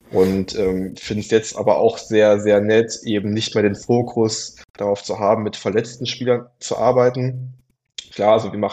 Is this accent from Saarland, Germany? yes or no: no; Dortmund, North Rhine-Westphalia, Germany; Ich komme ja aus Dortmund, bin da geboren und aufgewachsen.